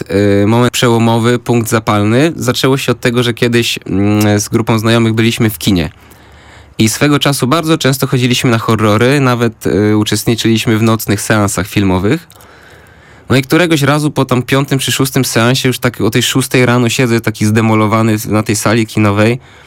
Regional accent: Śmigiel, Greater Poland Voivodeship, Poland; czasów mojego dzieciństwa, które spędziłem w Śmiglu, w mieście wielkopolskim, w którym spędziłem bardzo, bardzo dużo czasu.

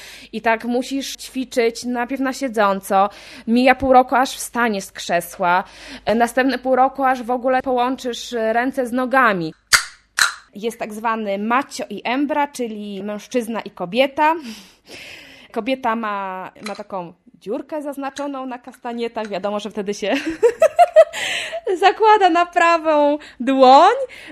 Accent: Szczecin, West Pomeranian Voivodeship, Poland; Pochodzę ze Szczecina i nigdy wcześniej przed studiami nie byłam w Poznaniu

